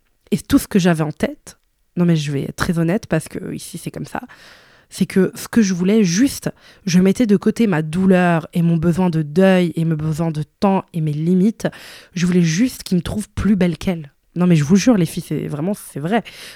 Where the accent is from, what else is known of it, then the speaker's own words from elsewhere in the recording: Italy; also born or lived in Brussels; Moi, j'ai grandi en Italie, j'aime la mode